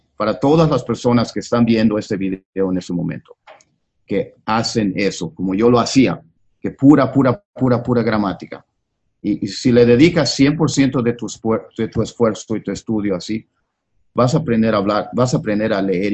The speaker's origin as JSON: {"language": "Spanish", "country": "Mexico", "said": "Para mí es un orgullo porque soy mexicano y siempre he tenido un gran respeto por España"}